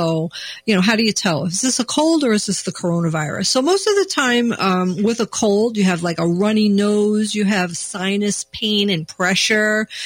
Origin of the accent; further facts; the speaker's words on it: New York, United States; accent: New York; now in Minnesota, United States; my family from New York tells me I've lost my New York accent.